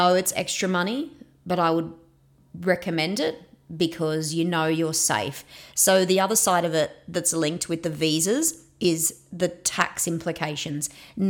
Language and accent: English; Australia; So we're from Australia